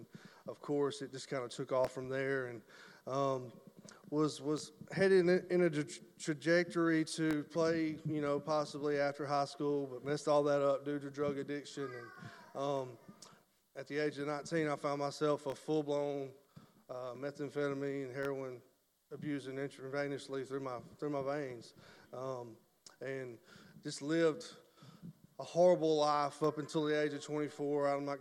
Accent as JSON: {"language": "English", "town": "Corner", "region": "Alabama", "country": "United States", "said": "I'm from Corner, Alabama. I'm 35 years old."}